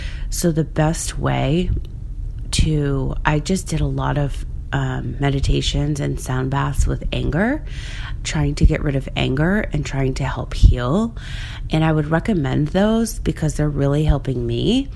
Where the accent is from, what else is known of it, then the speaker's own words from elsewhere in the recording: Rhode Island, United States; also born or lived in Florida; I moved to Florida. And I grew up in Rhode Island.